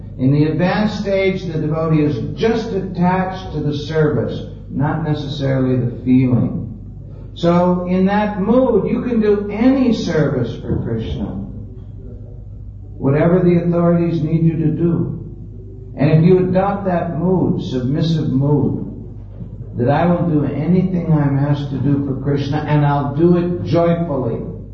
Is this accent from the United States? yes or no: no; Vancouver, British Columbia, Canada; when I was in Vancouver, which is my hometown, and we just had a small temple.